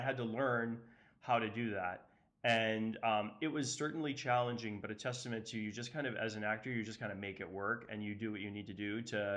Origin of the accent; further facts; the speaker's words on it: Northeast, United States; growing up in the Northeast, we kind of live in a bubble.